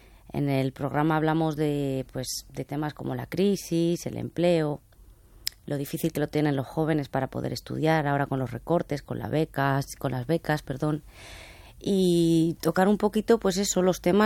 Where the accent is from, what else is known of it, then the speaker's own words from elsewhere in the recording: Zaragoza, Aragon, Spain; moved away as an adult; now in Madrid, Spain; Yo no soy de Madrid, soy de Zaragoza. Me vine a Madrid a trabajar, va a hacer ya casi 8 años.